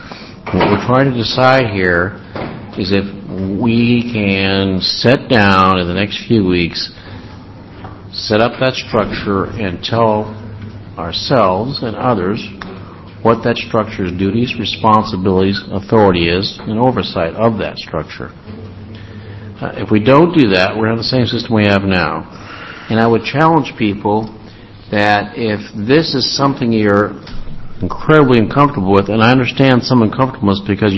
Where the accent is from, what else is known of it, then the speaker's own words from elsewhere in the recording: Medford, Oregon, United States; No, I'm not. I'm from Medford.